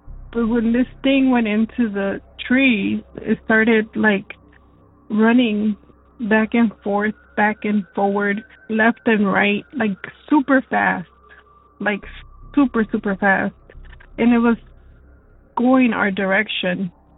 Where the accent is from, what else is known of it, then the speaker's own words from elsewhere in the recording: Milwaukee, Wisconsin, United States; I'm from Milwaukee, Wisconsin.